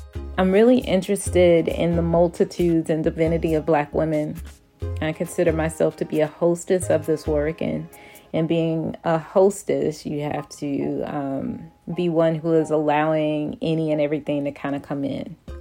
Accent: Atlanta, Georgia, United States; I am actually from Atlanta. I am a Grady baby. My first steps were on Stewart Avenue, what is now known as Metropolitan Avenue.

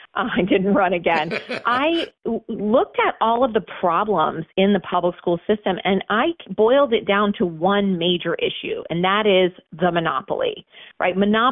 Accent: Florida, United States; And that has actually been proven out in my home state of Florida over the last 25 years, where we've had school choice.

